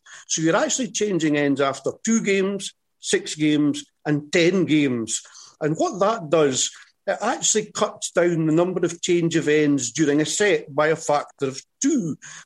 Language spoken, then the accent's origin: English; Scotland, United Kingdom; I'm Scottish